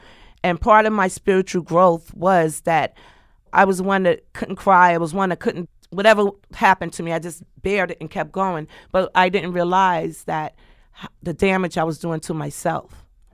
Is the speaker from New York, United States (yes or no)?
yes; Bronx, New York, United States; as a black female growing up in the Bronx, where everybody thought, you know, like, it's nothing there.